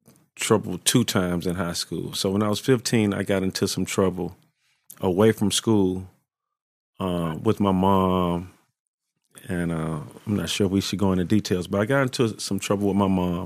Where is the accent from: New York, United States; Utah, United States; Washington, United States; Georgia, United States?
Georgia, United States; Atlanta; But I'm from Atlanta, and we just trapped.